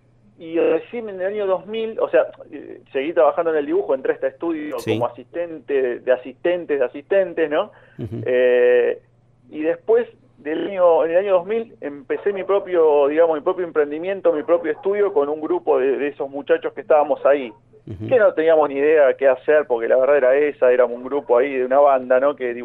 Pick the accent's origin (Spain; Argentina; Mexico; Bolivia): Argentina; La Plata, Buenos Aires Province; yo soy de La Plata.